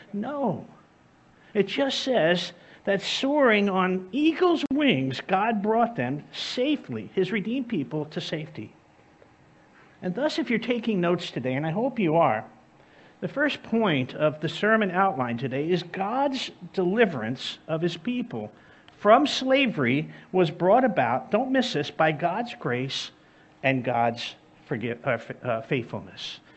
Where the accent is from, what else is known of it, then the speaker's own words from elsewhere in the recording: New Jersey, United States; I'm from New Jersey and grammar was never my first subject.